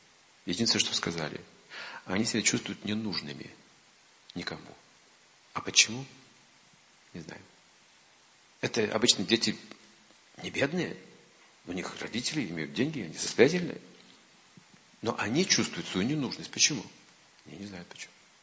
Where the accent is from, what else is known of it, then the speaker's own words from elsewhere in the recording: Kazakhstan; now in Russia; Я из Казахстана приехал.